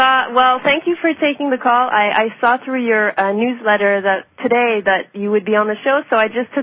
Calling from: Montreal, Quebec, Canada; I'm calling from Montreal, and actually

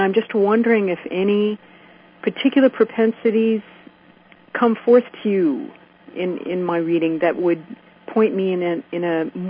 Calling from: New York, United States; I am in upstate New York.

